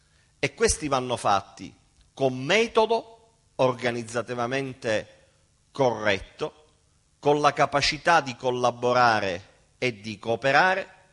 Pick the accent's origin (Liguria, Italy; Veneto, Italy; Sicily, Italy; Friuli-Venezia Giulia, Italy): Sicily, Italy; Oggi noi come siciliani abbiamo una responsabilità in più